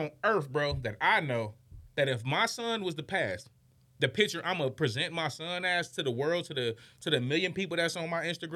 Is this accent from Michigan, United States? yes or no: yes; Michigan, United States; Y'all know I'm from Michigan, you know what I'm saying?